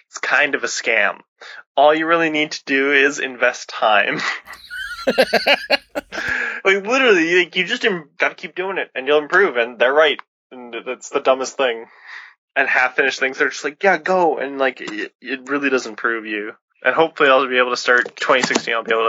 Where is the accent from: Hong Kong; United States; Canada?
Canada; Oh, well, I'm Canadian.